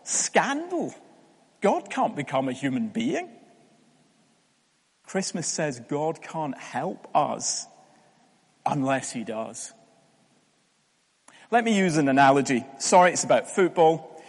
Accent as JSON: {"language": "English", "region": "Scotland", "country": "United Kingdom", "said": "I'm not Scottish. And don't get me wrong, we can be lovely sometimes"}